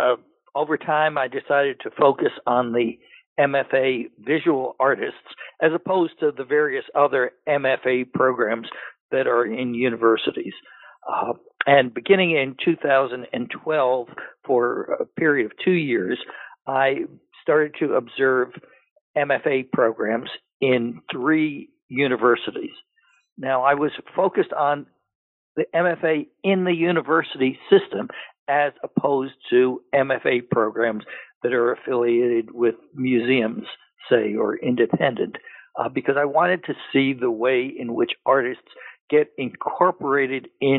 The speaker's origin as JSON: {"language": "English", "town": "New York City", "region": "New York", "country": "United States", "tie": "born there", "said": "I was born in New York City and in Manhattan"}